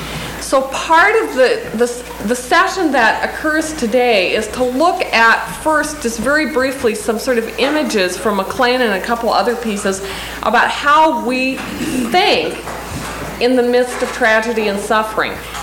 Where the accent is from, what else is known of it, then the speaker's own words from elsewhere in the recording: Montana, United States; now in Sioux Falls, United States; I teach at Augustana College in Sioux Falls, South Dakota. I teach theology. Born and raised in Montana, but have been living in the Dakotas more recently.